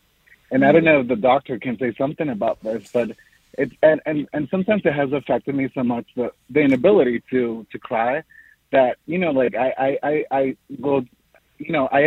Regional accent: Dominican Republic; now in Harlem, United States; I am a first generation. I came from the Dominican Republic about 10 years ago to the U.S., and I've been living in Harlem ever since then.

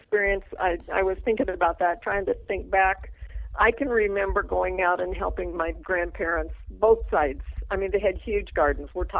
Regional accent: Idaho, United States; Here and there and everywhere, mostly between Treasure Valley down by Boise, Idaho, and up here around the Moyer Springs area.

